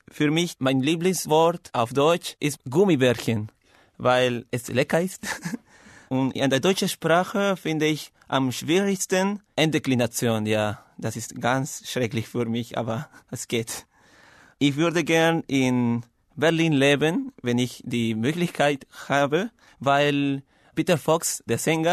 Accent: Lima, Peru; German is a second language; Ich komme aus Peru und bin 20 Jahre alt. Ich studiere Wirtschaftsingenieur in Lima, die Hauptstadt Perus.

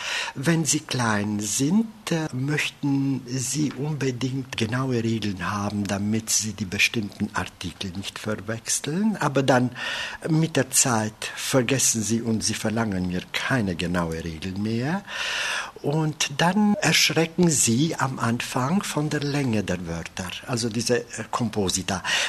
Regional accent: Drobeta-Turnu Severin, Mehedinți County, Romania; Ich komme aus Rumänien, aus einem Städtchen, das im Südwesten des Landes liegt, an der Grenze mit Serbien, Drobeta Turnu Severin. Das Geburtsjahr ist 1950.

